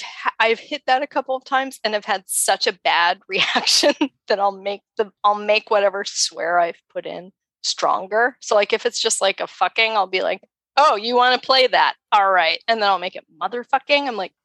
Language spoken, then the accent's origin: English; Colorado, United States; I grew up in Colorado, but I grew up in a weird space. So I had like, my dad's family were all from Kentuckiana. So I had a whole lot of like Appalachian English in my vocab.